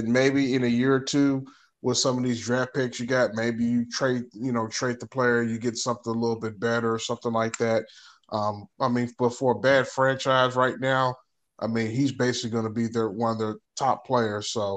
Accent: Memphis, Tennessee, United States; I'm going to give my hometown team the L because they haven't done anything. I'm going to give Grizzlies the L right now.

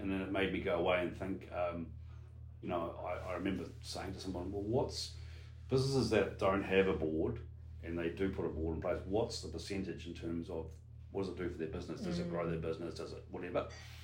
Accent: New Zealand; I'm from New Zealand, cool.

